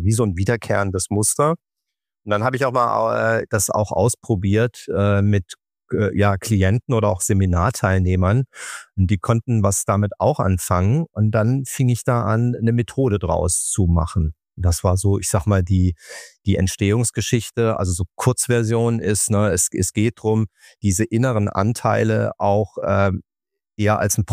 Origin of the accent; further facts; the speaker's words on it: Karlsruhe, Baden-Württemberg, Germany; Ich bin hier in Karlsruhe groß geworden und ansässig.